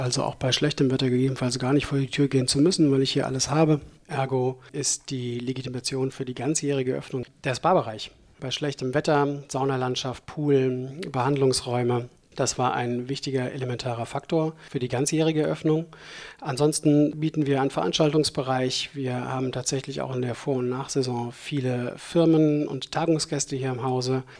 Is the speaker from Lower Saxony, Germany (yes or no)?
no; Darmstadt, Hesse, Germany; also born or lived in Frankfurt; Ich bin Südhesse, aufgewachsen in Darmstadt, lange in Frankfurt gewesen